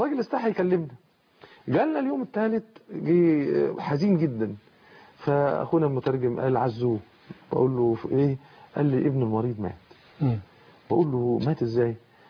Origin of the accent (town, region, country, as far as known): Egypt